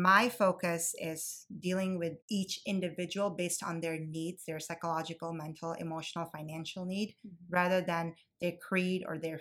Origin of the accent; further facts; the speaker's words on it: Minnesota, United States; also born or lived in Pakistan; So I was born in Pakistan, and I think I was about maybe 9 when I came here straight to Minnesota. We had family here